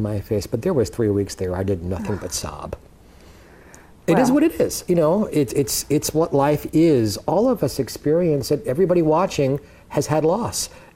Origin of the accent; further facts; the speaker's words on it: Brooklyn, New York, United States; born there; I was born in Brooklyn, New York. And they call me the last of the original Brooklyn Jewish entertainers.